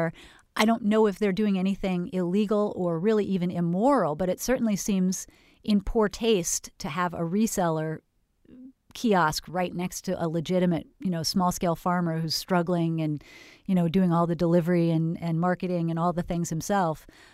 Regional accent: California, United States; now in Florida; I was from Northern California and moved to Florida and wondered why the farmers markets had no farmers at them.

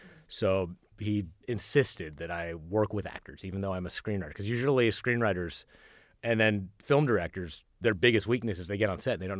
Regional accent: Lawrence, Kansas, United States; I'm from Lawrence, Kansas, which is, it's Bloomington

